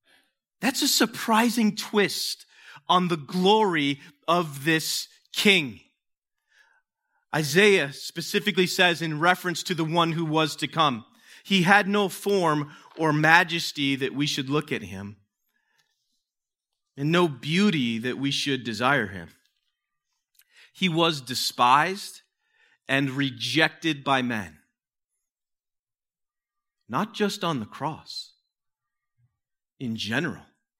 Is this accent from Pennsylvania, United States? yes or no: no; Waukegan, Illinois, United States; I was from Waukegan, which is the town where I grew up. Waukegan's basically just a lower to middle class town near Chicago on the north side.